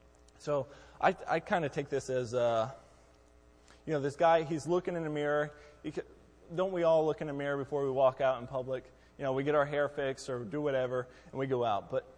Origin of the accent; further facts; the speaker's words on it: Texas, United States; moved away; so I'm originally from Texas, so I definitely am more of a Texan than a Yankee